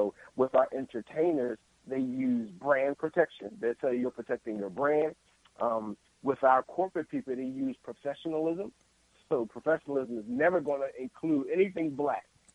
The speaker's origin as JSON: {"language": "English", "town": "Philadelphia", "region": "Pennsylvania", "country": "United States", "said": "and I'm from Philly"}